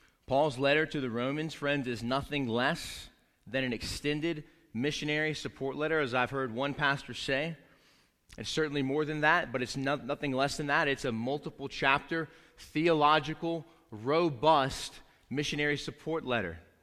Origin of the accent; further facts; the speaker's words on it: South Carolina, United States; I'm a redneck from South Carolina